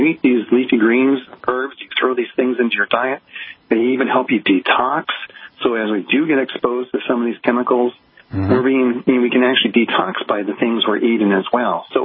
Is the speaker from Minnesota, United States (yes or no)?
yes; Minnesota, United States; I was raised in Minnesota, and our biggest our food groups were meat and potatoes and corn.